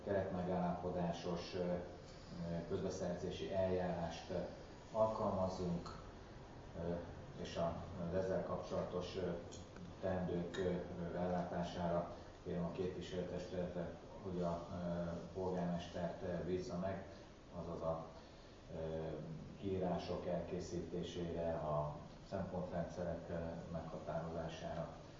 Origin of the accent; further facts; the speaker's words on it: Somogy, Hungary; Mi Somogyiak vagyunk.